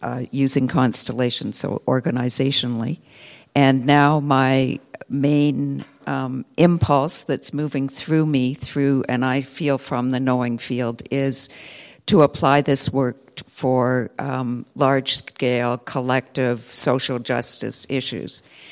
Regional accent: Ottawa, Ontario, Canada; So I am from Ottawa, Canada

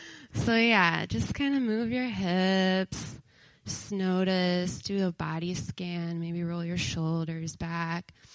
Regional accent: Chicago, Illinois, United States; I'm from Chicago, and I do a lot of yoga

